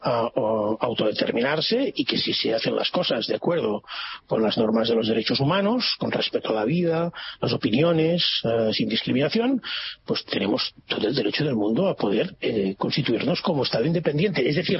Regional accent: Catalonia, Spain; nosotros somos ciudadanos españoles, ¿no? Los catalanes que queremos la independencia.

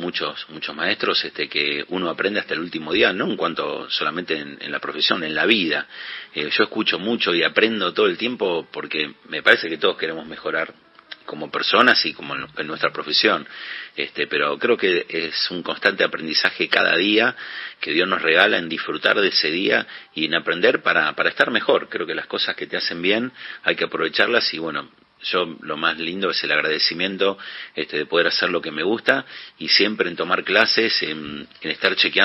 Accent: Tucumán, Argentina; yo me acuerdo cuando era pibe en Tucumán

